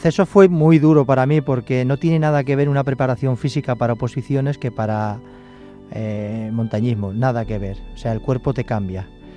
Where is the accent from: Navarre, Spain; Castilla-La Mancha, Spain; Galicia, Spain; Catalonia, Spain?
Navarre, Spain; Pamplona; born there; moved away; also born or lived in Ceuta; Yo soy nacido en Pamplona, en Navarra, y bueno, en el año 93 mi familia decidió irse a Ceuta por temas laborales y demás de mi padrastro.